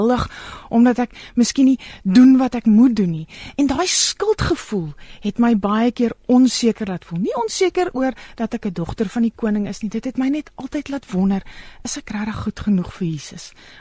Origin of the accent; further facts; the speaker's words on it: Johannesburg, Gauteng, South Africa; Ek is een girl van Johannesburg, ek is een mama van twee tieners, getrouwd met my beste vriend, ek is een voltydse ma, ek love sport, ek love speletjies, en ek is passionately lief vir Jesus.